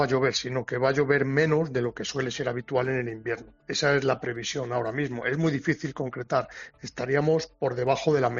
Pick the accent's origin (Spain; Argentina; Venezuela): Spain; Salamanca, Castile and León; nos hemos trasladado en familia hacia mi ciudad natal, que es Salamanca, desde donde estoy ahora mismo